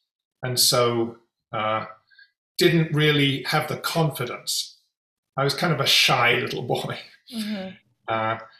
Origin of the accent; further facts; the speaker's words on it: England, United Kingdom; I was brought up in England